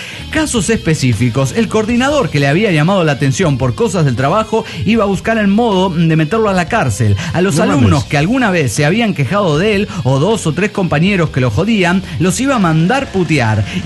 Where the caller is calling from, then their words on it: Irapuato, Guanajuato, Mexico; de Irapuato, Guanajuato.